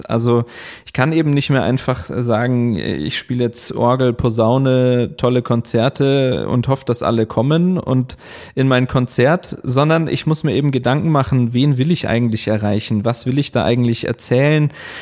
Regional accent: Bavaria, Germany; wenn ich allein in dem Ort, wo ich aufgewachsen bin, im Chiemgau, schaue, wer da alles war

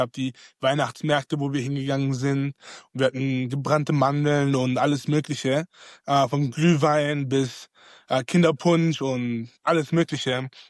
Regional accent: Geltendorf, Bavaria, Germany; also born or lived in Munich; Ich bin jetzt 21 Jahre alt. In München geboren, aufgewachsen und dann später auch in meinen, ich glaube, frühen Kindheit bin ich nach Geltendorf gezogen. Das ist ein bisschen westlich von München, vielleicht 30 Minuten, 40 Kilometer oder sowas.

